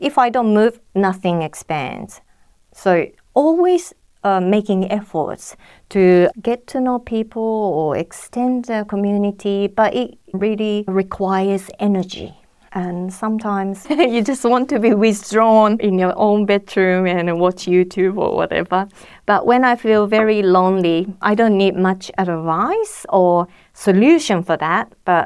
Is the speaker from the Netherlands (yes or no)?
no; Japan; English is a second language; moved away as an adult; now in Australia; I'm from Japan, and in 2002, I came here as a student. And after studying and working in Adelaide for 6 years, I went back to Japan to live again. Then got married in 2010 and got pregnant, came back to Australia